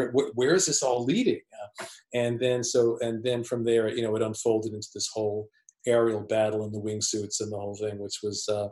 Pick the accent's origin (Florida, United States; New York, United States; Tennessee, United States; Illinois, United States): New York, United States; New York City; Well, yeah, I grew up in New York City. I live in upstate New York, so I was not living in the city.